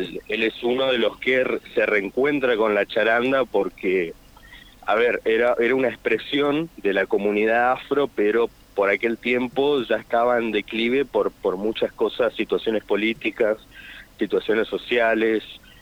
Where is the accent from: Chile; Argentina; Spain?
Argentina; Chaco; su mayoría somos músicos, percusionistas, de Barranquera, Fontana, Puerto Tirol, Carresistencia